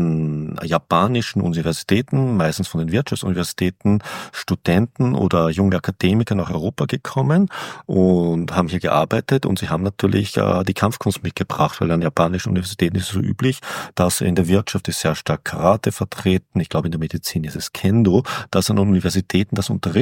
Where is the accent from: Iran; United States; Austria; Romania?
Austria; Upper Austria; ich komme ja aus dem Bezirk Vöcklabruck und Gmunden.